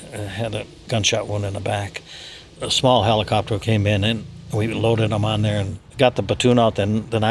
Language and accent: English; Michigan, United States; I grew up in the Upper Peninsula.